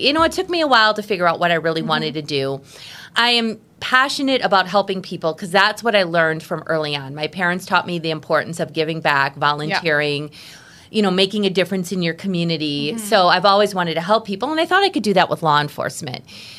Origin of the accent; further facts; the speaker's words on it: Wisconsin, United States; Well, my life story in a nutshell, born and raised in Wisconsin.